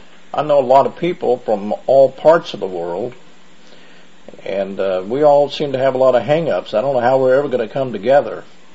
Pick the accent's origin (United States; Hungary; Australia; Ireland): United States; Oklahoma; I'm from Oklahoma, as you know.